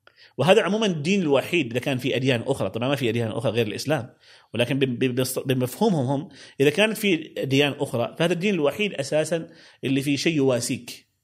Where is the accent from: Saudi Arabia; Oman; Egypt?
Oman; من احنا في عمان كل واحد لهجه تعرف يتكلمكم بالداخليه، هذا اللي يتكلم يقول من الباطنه